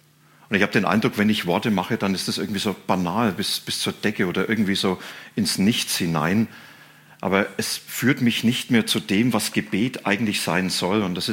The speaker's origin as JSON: {"language": "German", "region": "Bavaria", "country": "Germany", "said": "Manche wissen, ich komme aus Franken, kleines Dorf."}